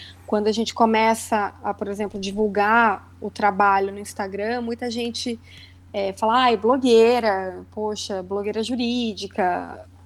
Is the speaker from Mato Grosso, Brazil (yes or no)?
yes; Cuiabá, Mato Grosso, Brazil; Eu não me formei em São Paulo, eu sou de Cuiabá.